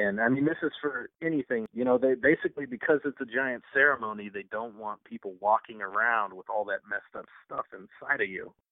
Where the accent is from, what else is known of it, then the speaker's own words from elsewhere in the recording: California, United States; everybody that I came with from California left the next day to come back home. And I was supposed to come back home